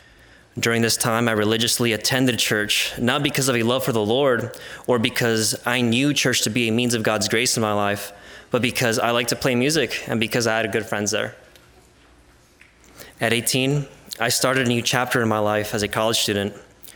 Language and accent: English; Soledad, California, United States; first language Spanish; English is a second language; also born or lived in Salinas; Throughout my infancy, I lived with my mother and her parents in Soledad, California, about 25 miles south of Salinas.